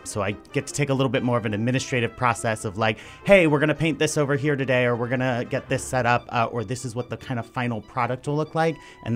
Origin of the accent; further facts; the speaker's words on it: St. Louis, Missouri, United States; also born or lived in Lakeland, United States; I'm originally from St. Louis, and then I've moved around a lot, though, which is a good question.